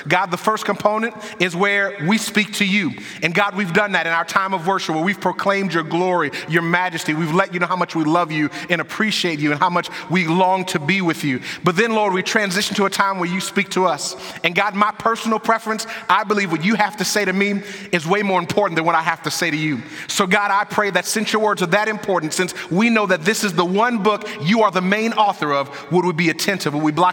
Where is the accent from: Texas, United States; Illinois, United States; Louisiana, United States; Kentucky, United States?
Louisiana, United States; New Orleans; I was born and raised in New Orleans. My dad's been a pastor for 30 years, and I've just loved growing under his ministry.